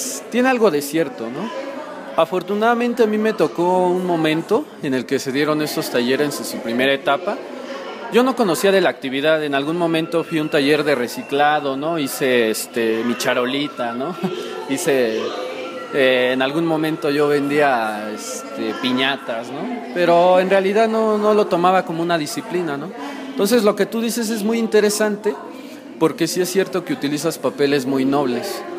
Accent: Magdalena Petlacalco, Mexico City, Mexico; yo vengo de Magdalena Petlacalco, soy originario de allá.

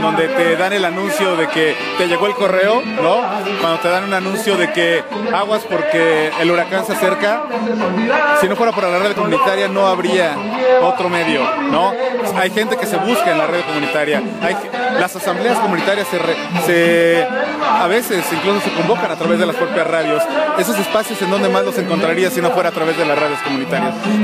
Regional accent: Tecámac, State of Mexico, Mexico; vengo desde Tecámac.

